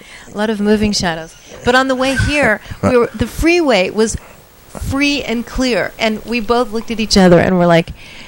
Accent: Pacoima, California, United States; born there; We were both from the Valley. I was born in Pacoima.

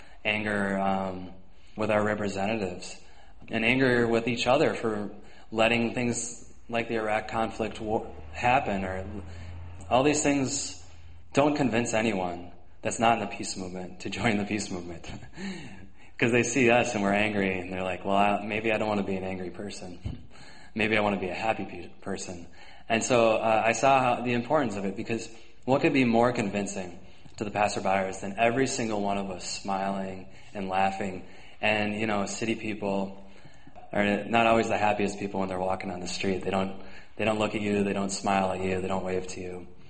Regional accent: Wisconsin, United States; I am a Welsh American from Wisconsin. I am at home with my people, the people I work for peace with.

